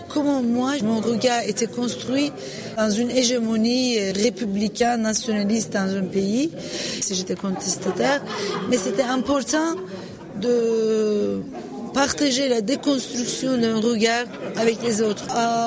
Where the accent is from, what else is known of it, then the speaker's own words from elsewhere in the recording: Turkey; French is a second language; en tant que Turc, je dois soutenir cette lutte de justice avec mon témoignage.